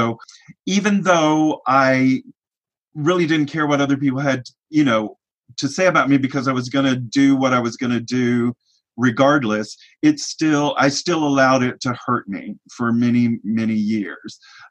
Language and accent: English; Alabama, United States; Well, I want to say earlier, like for me, even growing up in Alabama, like I was an odd person out, actually.